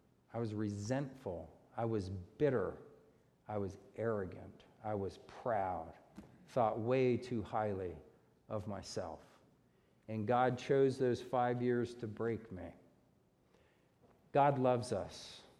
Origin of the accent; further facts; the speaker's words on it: United States; You know, as an American, what's the big deal?